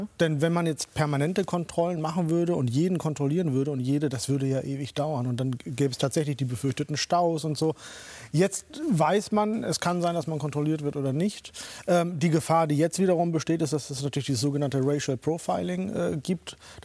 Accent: Germany; ich bin ja Deutscher

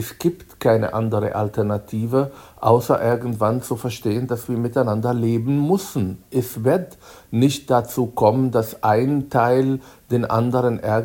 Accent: Germany; weil ich auch Deutscher bin und erst in Deuts

